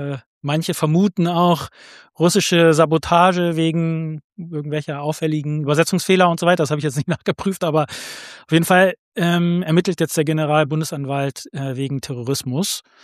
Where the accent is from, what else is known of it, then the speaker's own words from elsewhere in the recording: southwest, Germany; ich komme zwar ursprünglich aus dem Südwesten, da wo der Stromausfall war, aber also weder ich noch irgendwelche Familienmitglieder leben da mittlerweile. Also ich bin jetzt hier ein bisschen zentraler.